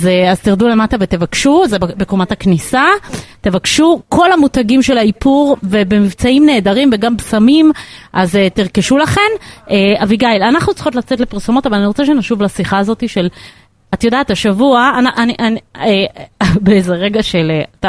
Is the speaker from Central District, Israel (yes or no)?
yes; Bnei Brak, Central District, Israel; born there; הסתובבתי ברבי עקיבא, עיר הולדתי בבני ברק